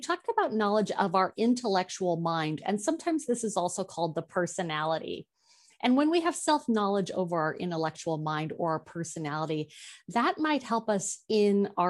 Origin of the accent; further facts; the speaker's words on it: Olympia, Washington, United States; also born or lived in Anchorage, United States; from an intellectual mind, I might say, well, I come from Olympia, or I was born in Anchorage.